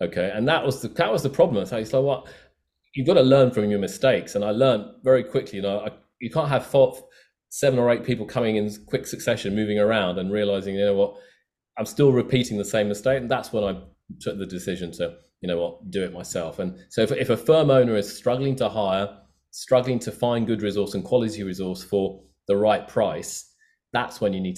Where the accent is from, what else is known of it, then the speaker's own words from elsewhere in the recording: United Kingdom; born there; I'm of Indian origin, okay? I was born in the UK, but I have Indian contacts, Indian family.